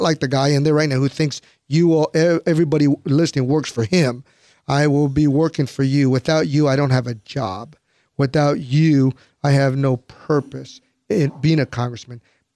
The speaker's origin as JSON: {"language": "English", "town": "National City", "region": "California", "country": "United States", "tie": "born or raised there", "said": "I'm going to run for the district I grew up in. I grew up in National City."}